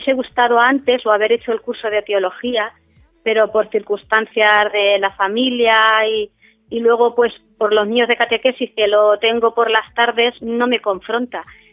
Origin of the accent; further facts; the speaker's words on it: Miguelturra, Castilla-La Mancha, Spain; Lo que pasa es que yo, como soy de Miguel Turra